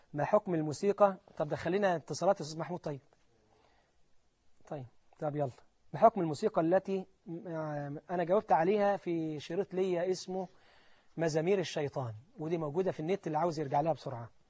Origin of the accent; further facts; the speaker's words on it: Palestine; احبك في الله، انا فلسطيني